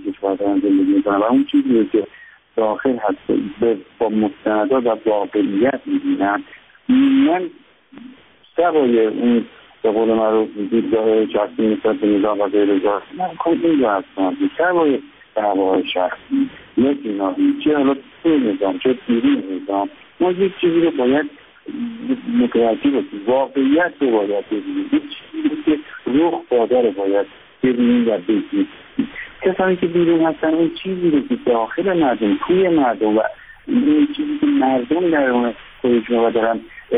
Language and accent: Persian; Iran; به عنوان یک ایرانی به عنوان یک مهندس ایرانی